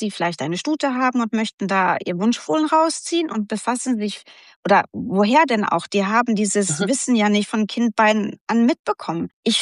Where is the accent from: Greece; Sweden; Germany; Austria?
Sweden; German is a second language; Ich bin gebürtige Schwedin, bin da in groß geworden, zur Schule gegangen und in einer Pferdefamilie groß geworden.